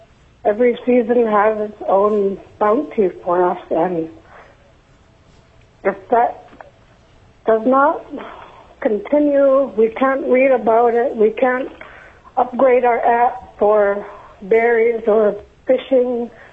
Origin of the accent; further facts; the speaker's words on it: Alaska, United States; now in Anchorage, United States; I'm currently living in Anchorage. I grew up in Keller and Brevik